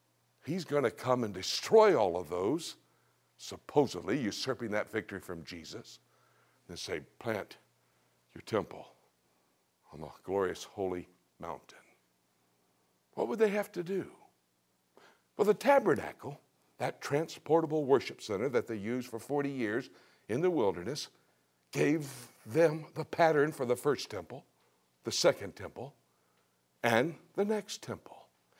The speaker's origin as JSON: {"language": "English", "town": "Miami", "region": "Florida", "country": "United States", "tie": "born there", "said": "I was born in Miami, Florida, in the city."}